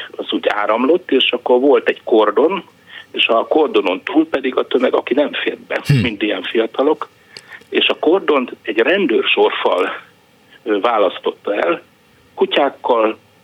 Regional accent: Hajdú-Bihar, Hungary; Én hajdúsági vagyok

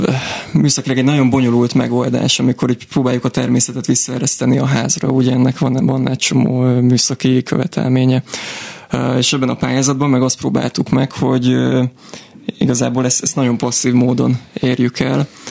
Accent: Hungary; most egyedül magyarként ott tudunk egy kis nyomot hagyni hát a Katalán fővárosban.

